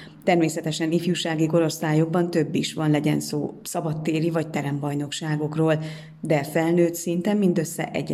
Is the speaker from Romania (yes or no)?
yes; Bistrița, Bistrița-Năsăud, Romania; Az, hogy egy ilyen kisvárosból származom, egy álom, hisz azt is mutatja, hogy a besztercei testnevelés tanárok jól végezték a munkájukat